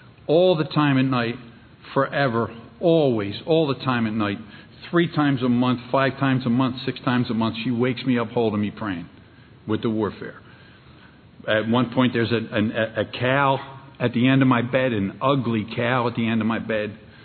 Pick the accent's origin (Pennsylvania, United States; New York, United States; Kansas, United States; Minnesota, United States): Pennsylvania, United States; Kensington; I grew up in Kensington. I was a little kid.